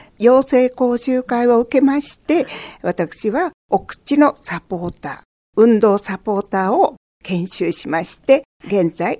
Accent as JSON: {"language": "Japanese", "town": "Fujisawa", "region": "Kanagawa", "country": "Japan", "tie": "born or raised there", "said": "私は生まれも育ちも藤沢でございます。"}